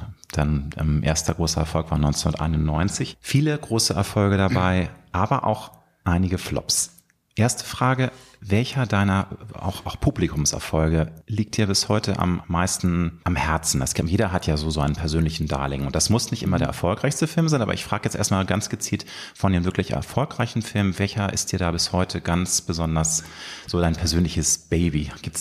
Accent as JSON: {"language": "German", "region": "Hamburg", "country": "Germany", "tie": "born or raised there", "said": "in meiner Heimatstadt Hamburg"}